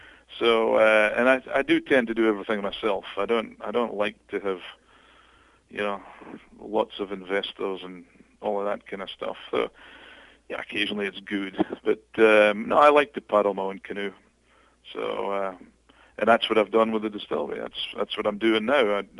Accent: Scotland, United Kingdom; I'm typically Scottish. I hate chucking anything out.

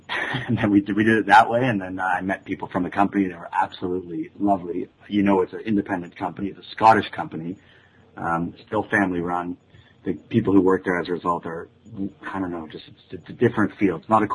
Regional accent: Canada; now in New York, United States; we moved from London, but there were some visa issues because I am Canadian.

